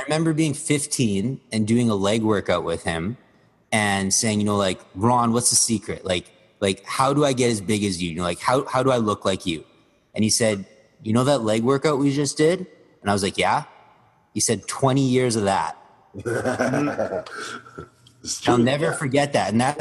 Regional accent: Edmonton, Alberta, Canada; I grew up in Edmonton, and I started working out when I was 13.

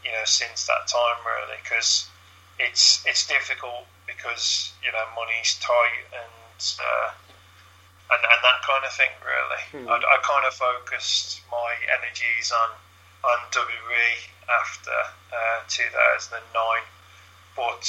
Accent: Birmingham, West Midlands, United Kingdom; AWW, Anti-Watershed Wrestling, Alternative Wrestling World was in my hometown, home city of Birmingham.

